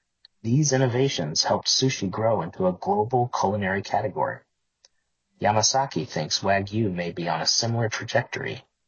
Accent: Brooklyn, New York, United States; I didn't grow up with barbecue. Not real barbecue, anyway. I'm from Brooklyn, and while we may have some of the best food in the world, barbecue wasn't well represented when I was growing up.

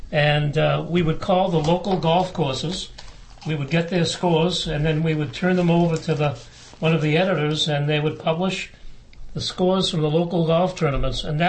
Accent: Milton, Massachusetts, United States; also born or lived in Dorchester, United States; Well, it goes way back to my childhood, growing up in Dorchester, Massachusetts. The family was together, my parents, my grandparents, before we eventually moved to Milton, where I really grew up.

